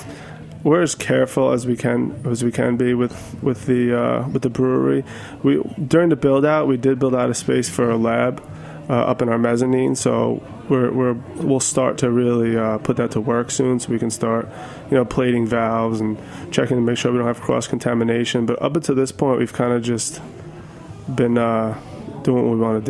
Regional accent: New York, United States; My hometown's in Westchester County, so we do sell a good number of beer up in the Hudson Valley

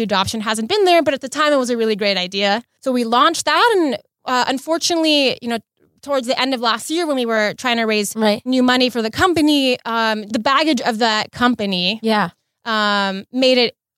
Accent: Los Angeles, California, United States; So I'm an LA native. I was born and raised in LA, born and raised in the West Side. And after high school, I then became a sort of Bay Area transplant.

